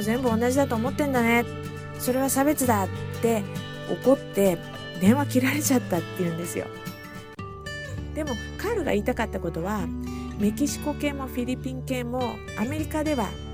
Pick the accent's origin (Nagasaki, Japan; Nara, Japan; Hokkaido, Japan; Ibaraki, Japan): Ibaraki, Japan; born there; 私は茨城県の生まれなので、まあ、似たり寄ったりな田舎加減です。